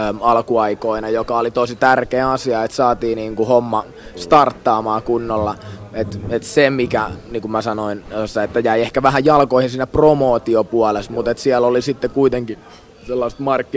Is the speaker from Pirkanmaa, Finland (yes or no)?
no; Lahti, Päijät-Häme, Finland; ei kun me ollaan Lahdesta